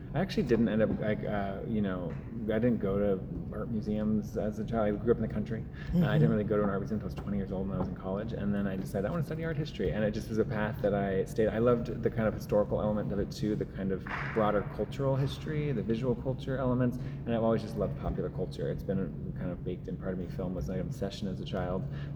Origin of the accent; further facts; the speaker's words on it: Oregon, United States; I grew up in Oregon.